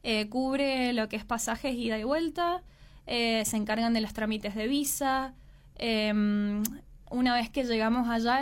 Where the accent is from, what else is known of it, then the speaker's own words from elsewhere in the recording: Mendoza, Argentina; Como soy la única de Mendoza que va a ser más local quizás lo mío, pero siempre obviamente tenemos que hablar en general sobre Argentina.